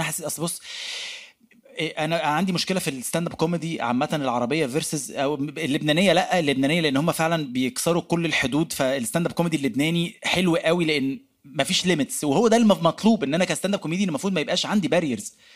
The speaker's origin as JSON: {"language": "Arabic", "country": "Egypt", "said": "يعني الدنيا برضو مش سهله قوي عندنا في مصر. بلد مفرفشه اكتر سنه بس الدنيا برضو مش سهله."}